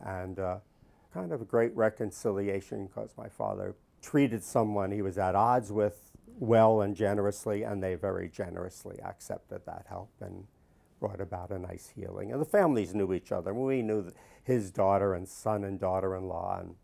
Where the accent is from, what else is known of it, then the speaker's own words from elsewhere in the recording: Brooklyn, New York, United States; Well, I grew up in Greenpoint, Brooklyn in New York City.